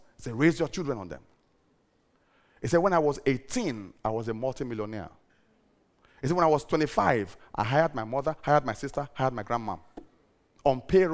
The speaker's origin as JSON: {"language": "English", "town": "Benin City", "region": "Edo", "country": "Nigeria", "said": "This is marriage based on the city I'm from. Yeah? I'm from Benin."}